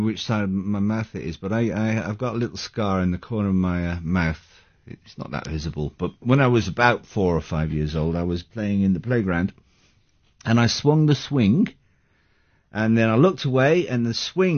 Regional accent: Bristol, South West England, United Kingdom; And I was raised in Bristol, and that's it, really.

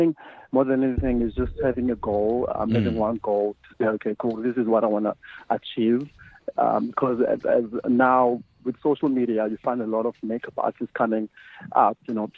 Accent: Cape Town, Western Cape, South Africa; now in Johannesburg, South Africa; After that, I came to Joburg. Originally, I'm from Cape Town, and I came to Joburg.

